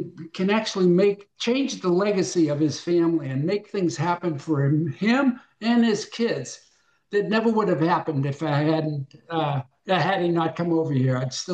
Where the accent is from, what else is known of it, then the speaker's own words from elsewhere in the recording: Framingham, Massachusetts, United States; I grew up in Framingham and in a very Italian section of town. I mean, we were known as the Little Italy of Framingham.